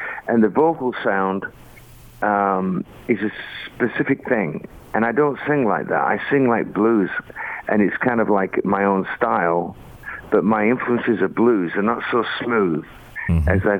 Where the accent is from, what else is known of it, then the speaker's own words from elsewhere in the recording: United Kingdom; I've done that since I was a kid. I mean, it's just part of being British.